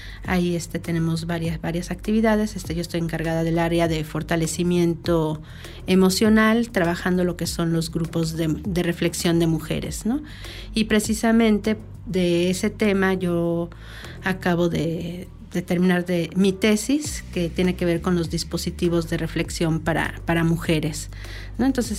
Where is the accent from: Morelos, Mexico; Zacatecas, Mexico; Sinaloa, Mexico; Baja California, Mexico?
Morelos, Mexico; Cuernavaca; Soy originaria de Morelia, Michoacán. Muy pequeña me vine aquí a Cuernavaca, Morelos, porque mis papás cambiaron por cuestiones laborales a trabajar acá.